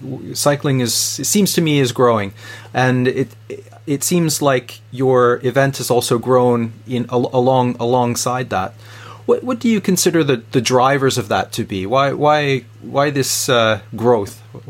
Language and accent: English; Canada; now in United Kingdom; I'm a Canadian, but I'm based here in the UK. I've been based in the UK for several years